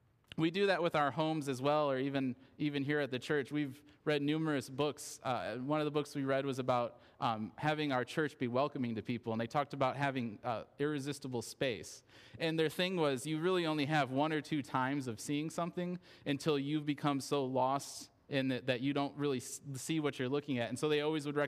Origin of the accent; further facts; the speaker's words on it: Michigan, United States; now in East Tennessee, United States; I grew up in Michigan, and coming down here, I was so amazed at the beauty of East Tennessee when I got here.